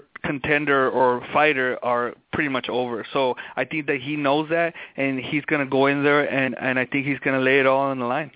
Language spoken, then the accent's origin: English; San Diego, California, United States; I try not to go to Dodger Stadium because I'm from San Diego. I'm a Padres fan